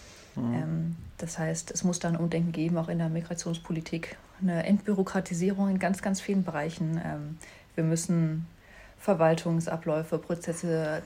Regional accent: Thuringia, Germany; Würde mich jetzt als Thüringer BürgerInnen irgendwie wundern

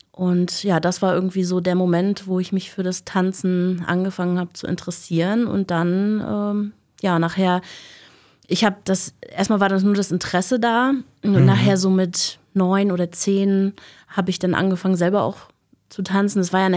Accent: Güstrow, Mecklenburg-Vorpommern, Germany; Ich bin gebürtige Güstrowerin. Hier geboren, hier aufgewachsen und ja, immer noch hier.

